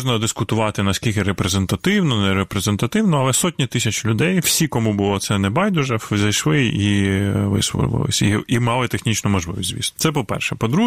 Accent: Kyiv, Ukraine; От, я киянин, да? Я виріс в родині, де теж її ніхто не любив.

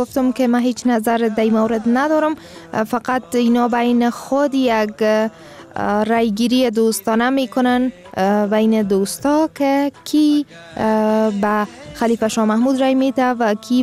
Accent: Afghanistan; ما میگیم از افغانستان،

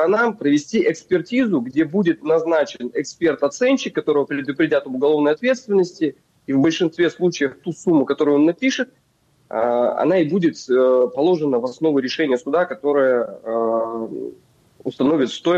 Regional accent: Yekaterinburg, Sverdlovsk Oblast, Russia; я слышал о таких случаях в Екатеринбурге, откуда я родом.

